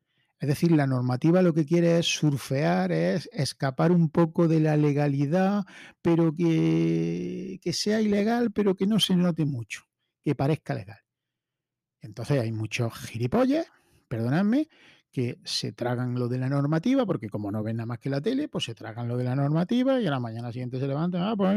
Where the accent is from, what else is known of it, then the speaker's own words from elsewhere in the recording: Spain; como consumidor y como español